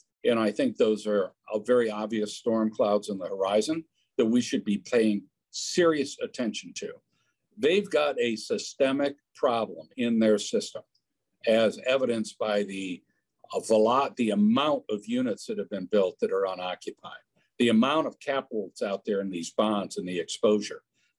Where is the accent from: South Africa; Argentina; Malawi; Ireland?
Ireland; I'm Irish. I'm inherently optimistic, and I'm a developer.